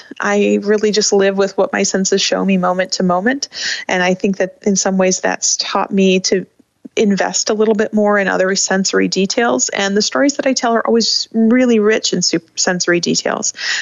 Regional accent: Flint, Michigan, United States; So I think growing up in Flint kind of made me the right person to learn how to tell these stories.

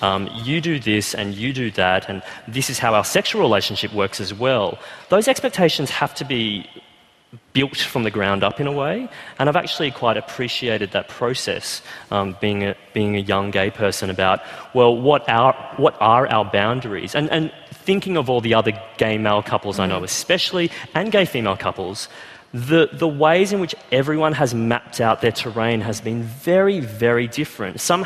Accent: Queensland, Australia; I'm 29 and homosexuality was only decriminalised in Queensland, my home state

